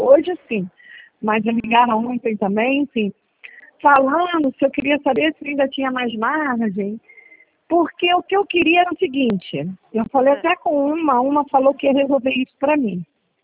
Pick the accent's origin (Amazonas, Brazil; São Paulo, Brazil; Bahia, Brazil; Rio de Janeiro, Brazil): Rio de Janeiro, Brazil; Eu sou do Rio de Janeiro, de Campo Grande do Rio de Janeiro.